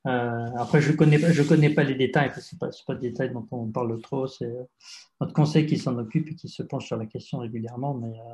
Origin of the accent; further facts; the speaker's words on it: France; Ce n'est pas parce que je suis français que j'ai plus de chances d'avoir du temps.